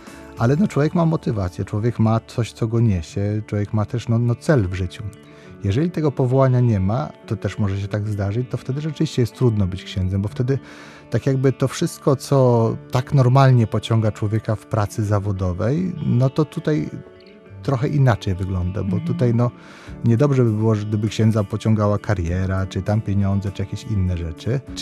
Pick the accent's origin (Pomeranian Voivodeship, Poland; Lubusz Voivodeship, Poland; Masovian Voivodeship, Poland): Pomeranian Voivodeship, Poland; Gdańsk; bo tu jestem z Brzeźna, także to tutaj trudno, żebym nie miał ulubionych miejsc